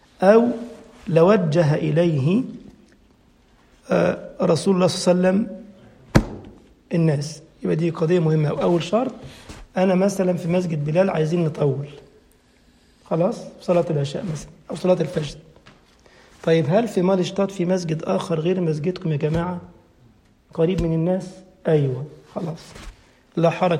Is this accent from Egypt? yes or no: yes; Egypt; احنا مثلا عندنا في مصر في منطقة اسمها